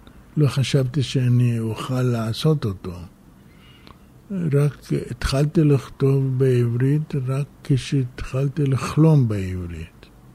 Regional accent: Iraq; now in Israel; ואני בדמעות עזבתי את המולדת שלי, שהייתה עיראק, שגידלה וטיפחה אותי. ברחתי לאיראן, ומאיראן לא מצאתי מקומי

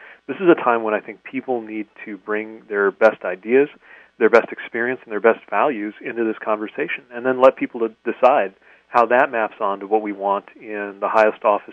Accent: Indiana, United States; makes it difficult for people in my home state of Indiana or yours of California to have a voice in presidential politics.

